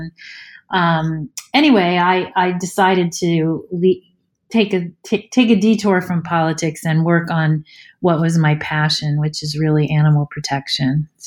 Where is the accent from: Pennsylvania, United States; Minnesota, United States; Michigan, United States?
Pennsylvania, United States; And then I grew up in Pennsylvania in a development, but it bordered a farm.